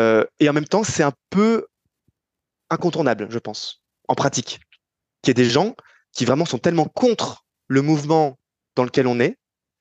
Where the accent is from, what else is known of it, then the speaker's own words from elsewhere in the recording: Île-de-France, France; now in Paris, France; Je suis parisien depuis environ 10-12 ans, mais j'ai grandi La majeure partie de ma vie, je l'ai vécu en banlieue parisienne, en Grande Couronne, dans l'Essonne. Donc un territoire qui est très différent, qui est à la fois urbain, mais moins dense, pavillonnaire, entre pavillonnaire et cité HLM.